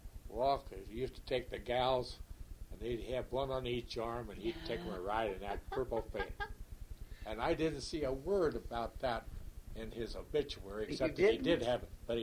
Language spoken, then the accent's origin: English; Lawrenceburg, Indiana, United States; told him I was from Lawrenceburg and so forth.